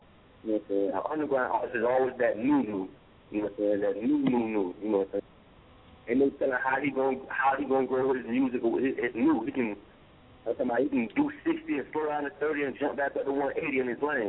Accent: the South, United States; accent: Southern; But it's still gonna have that South Southern tradition in it, you know what I'm saying? That's my little accent, they say, you know.

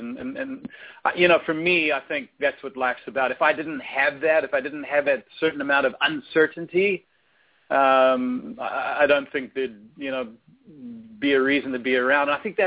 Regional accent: South Africa; moved away as an adult; I grew up in South Africa. So, you know, when I was 21, that was a long, long time ago.

